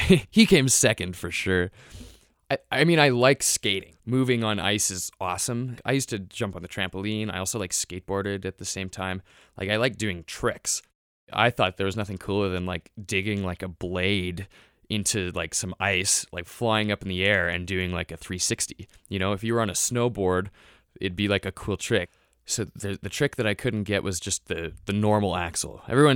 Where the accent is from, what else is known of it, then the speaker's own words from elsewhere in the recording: Fernie, British Columbia, Canada; I grew up in Fernie, BC.